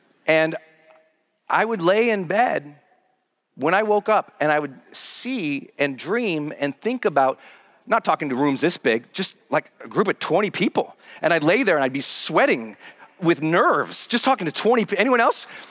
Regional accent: Montana, United States; because I grew up in towns in Montana where there wasn't two sides of the track. Our towns were so poor, there wasn't a track.

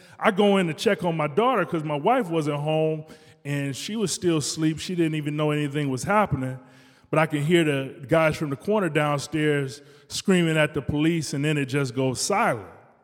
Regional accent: Detroit, Michigan, United States; I grew up in Detroit in the 80s, crack era.

